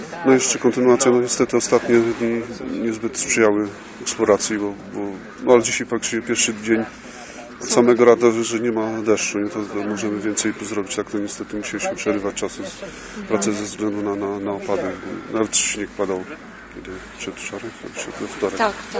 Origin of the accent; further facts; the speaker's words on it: Malbork, Pomeranian Voivodeship, Poland; Jestem z Malborka, ale kończyłem Uniwersytet Mikołaja Kopernika w Toruniu.